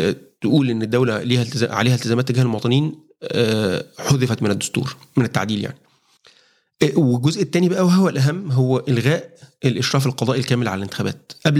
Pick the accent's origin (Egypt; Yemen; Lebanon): Egypt; أنا مواطن مصري معايا بطاقة شخصية